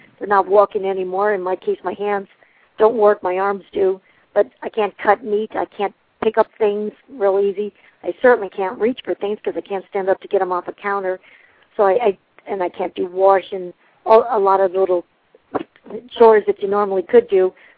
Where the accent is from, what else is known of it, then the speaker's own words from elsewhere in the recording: New Jersey, United States; now in Florida, United States; Again, I was from New Jersey. I'm in Florida now.